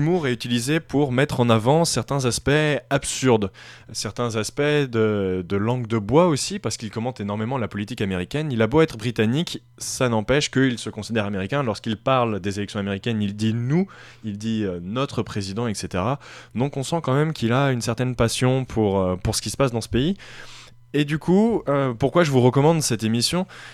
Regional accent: France; Bien sûr, en tant que Français, on pourrait se dire

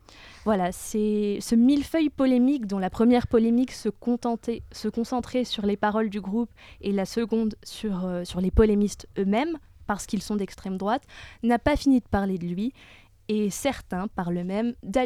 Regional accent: Paris, Île-de-France, France; now in Lyon, France; Alors, je viens de Paris. Je suis descendue à Lyon voir une copine il y a de ça 6 mois

